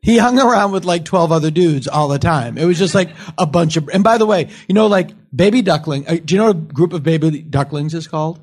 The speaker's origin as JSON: {"language": "English", "region": "Massachusetts", "country": "United States", "tie": "born or raised there", "said": "And the best part about watching horror movies when I was a kid, and where I grew up in Massachusetts, we had Creature Double Feature."}